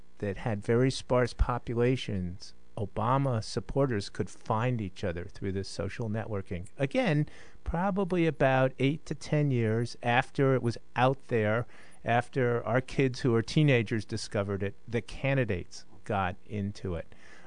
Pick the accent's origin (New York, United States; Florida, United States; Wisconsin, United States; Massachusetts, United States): Florida, United States; Miami; I'm not a native Spanish speaker, but I grew up in Miami, so I'm almost a native Spanish speaker.